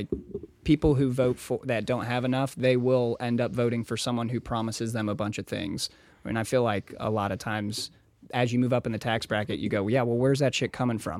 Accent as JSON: {"language": "English", "town": "Noblesville", "region": "Indiana", "country": "United States", "tie": "born or raised there", "said": "I grew up in Noblesville, so it's pretty much all young Republicans out there."}